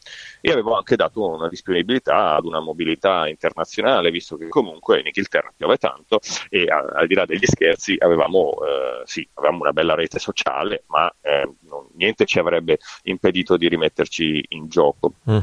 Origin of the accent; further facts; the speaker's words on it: Mestre, Veneto, Italy; Sono di Mestre, esatto, sì, sono di Mestre, però è vicino, insomma, il clima è molto simile tra Padova e Mestre.